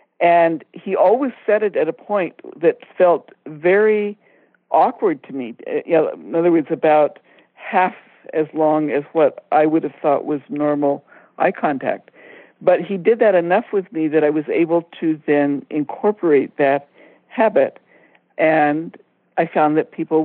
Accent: India; moved away as an adult; now in United States; I grew up mainly in India, and when I came back for college, you know, I was an American, but I really should have been treated as a foreign student because I was not familiar with American customs and stuff.

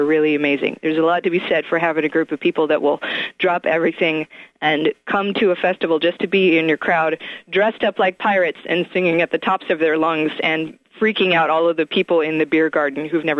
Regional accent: Arkansas, United States; when I tell them that I'm from Arkansas, or they already have a connection there, and it's amazing how many of the latter I meet. It was an amazing place to grow up.

